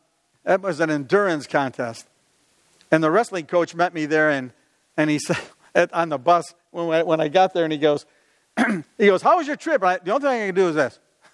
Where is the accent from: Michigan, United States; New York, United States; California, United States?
New York, United States; Rochester; I said, I'm from Rochester, New York.